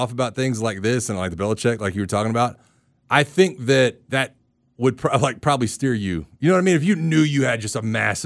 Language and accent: English; Pensacola, Florida, United States; If I'm like, hey, where are you from? I'm from Pensacola.